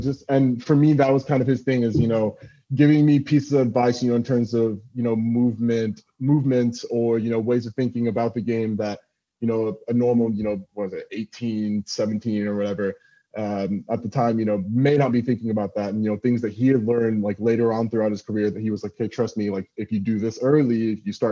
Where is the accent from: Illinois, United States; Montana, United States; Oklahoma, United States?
Oklahoma, United States; Cause for me, I'm from Oklahoma, so there's no academy, there's no DA, there's nothing, none of that.